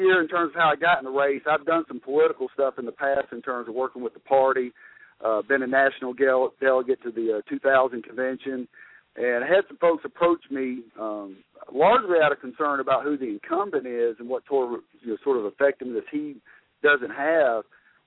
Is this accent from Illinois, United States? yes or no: no; Stockbridge, Georgia, United States; also born or lived in East Point / Forest Park; I was born in East Point and lived in Forest Park with my family till we was about nine, and then relocated to Stockbridge in Henry County in 1985, where I've been since then. Local boy, went to Stockbridge High School, class of 94